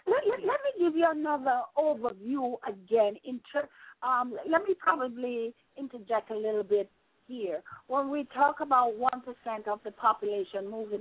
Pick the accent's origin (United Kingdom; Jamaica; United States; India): Jamaica; moved away as an adult; even though I am a Jamaican, lived there half of my life, more than half of my life, been out there, out of there for a very, very long time.